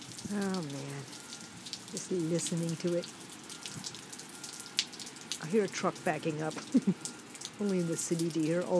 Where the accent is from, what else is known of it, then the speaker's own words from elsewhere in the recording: Davenport, Iowa, United States; I grew up in Davenport, Iowa, where it got to be below zero.